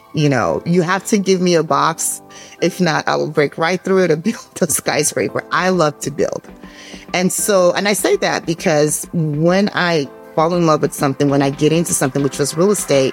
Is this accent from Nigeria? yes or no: yes; Nigeria; moved away; most of you know that I'm originally from Nigeria. So my origin story actually really just starts there. I came here to this country just, you know, lots of political unrest back home.